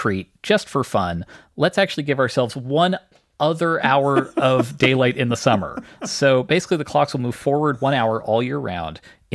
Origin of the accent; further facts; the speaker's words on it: Canada; Like, I grew up in Canada.